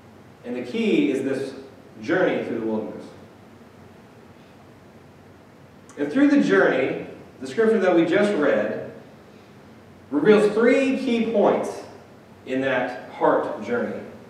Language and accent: English; Midwest, United States; Now, growing up in the Midwest, when I think about wilderness, my mind goes to deep woods, right?